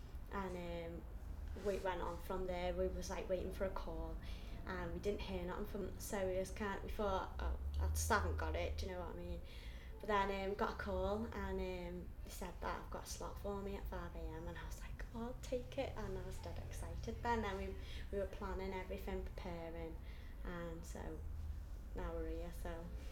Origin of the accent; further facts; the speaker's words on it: Skelmersdale, North West England, United Kingdom; I was born on the 18th of the 8th, 88. I'm from Skelmersdale.